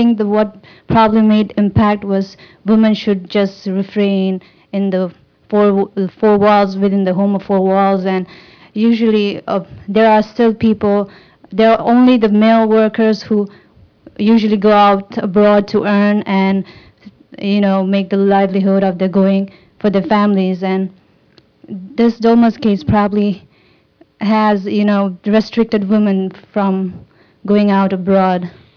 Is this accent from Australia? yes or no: no; Nepal; moved away as an adult; now in United States; I'm from Nepal. I was raised and born in Nepal, and I'm here doing my undergrad in Hunter College.